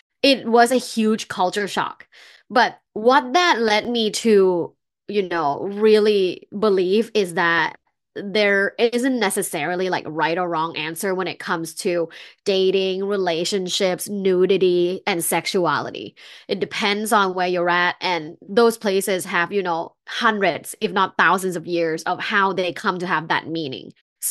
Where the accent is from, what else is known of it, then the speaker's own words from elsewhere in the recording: Bangkok, Thailand; English is a second language; I'm originally from Bangkok, Thailand. I grew up in a very sexually conservative culture.